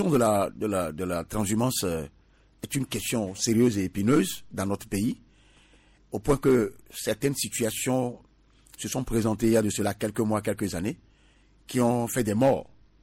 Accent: Togo; le Togolais n'a rien fait pour payer le lourd tribut de la mauvaise gouvernance chez nous au Togo.

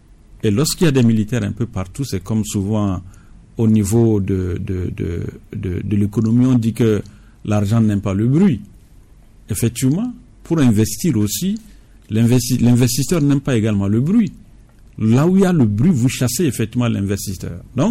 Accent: Togo; Nous sommes Togolais

